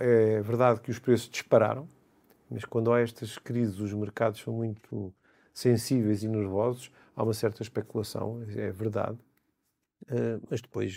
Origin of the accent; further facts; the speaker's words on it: Alenquer, Lisbon, Portugal; Quando eu andava na escola no meio rural, foi lá que eu nasci, perto de Alenquer